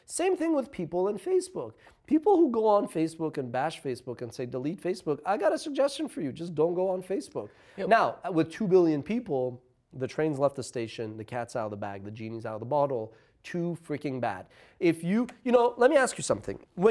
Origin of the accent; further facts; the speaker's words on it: Canada; also born or lived in Iran / Spain; I was born in Iran. Thankfully, I was only there till the age of 5, and then we moved to Spain briefly and then Canada. I was brought up in Canada, so I'm Canadian, Western cultures and all that.